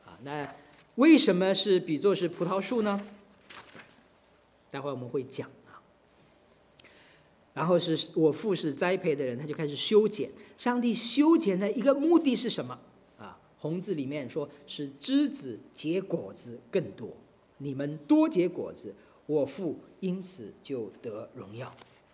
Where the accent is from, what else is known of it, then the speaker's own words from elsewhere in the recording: China; 作为中国人真是有福的哦。我们中国人现在世界上最多的人口